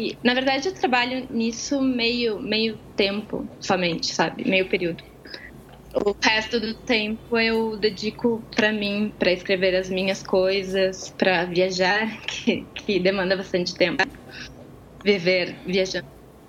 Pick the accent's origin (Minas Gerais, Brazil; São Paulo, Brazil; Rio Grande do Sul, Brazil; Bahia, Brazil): Rio Grande do Sul, Brazil; Porto Alegre; Eu nasci em Porto Alegre, cresci aí no Rio Grande do Sul.